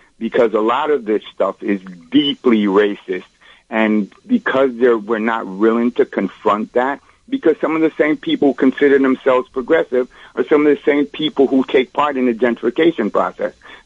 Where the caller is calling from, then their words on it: Brooklyn, New York, United States; I'm calling from Brooklyn.